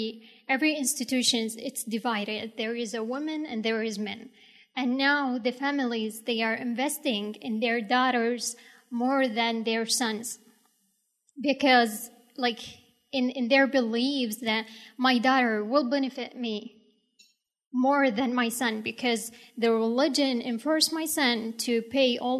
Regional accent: Saudi Arabia; moved away; I'm from Saudi Arabia. I just got here in... I got here in 2011

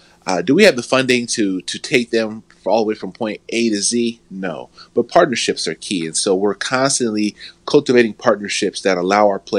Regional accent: Chicago, Illinois, United States; I mean, for me personally as a fan, you know, growing up in Chicago, watching that, that was great.

